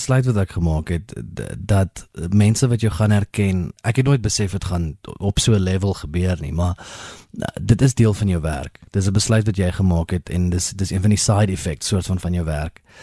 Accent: KwaZulu-Natal, South Africa; now in Pretoria, South Africa; want ek kom van Natal af.

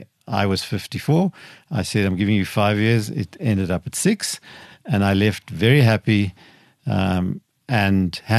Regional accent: Okahandja, Otjozondjupa, Namibia; because Okahanya is being bypassed at the moment, and my hometown really needs to do better and needs to really establish a destination where people don't just pass Okahanya but come there to come and enjoy the sort of attributes that setting has.

